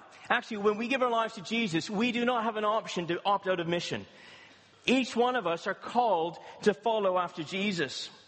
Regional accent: Canada; now in Brighton; I'm originally from Canada, as you can tell from the twang in my voice. I'm not from these parts. But God called us to Brighton 11 years ago

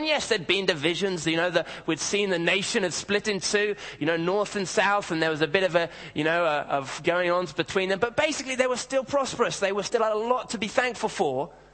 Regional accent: Kenya; moved away; Now, I grew up in Kenya, in Africa.

